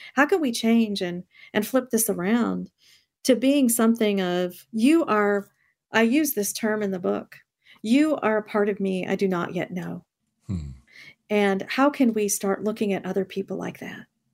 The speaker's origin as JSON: {"language": "English", "country": "India", "said": "they're drawn to me because I am from India"}